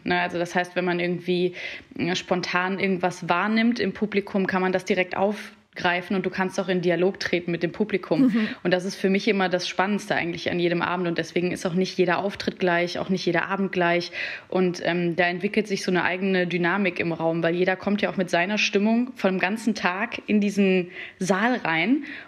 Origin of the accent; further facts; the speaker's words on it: Heinsberg, North Rhine-Westphalia, Germany; born there; ich komme auch gebürtig aus Heinsberg. Durch Corona kennt das jetzt auch jeder.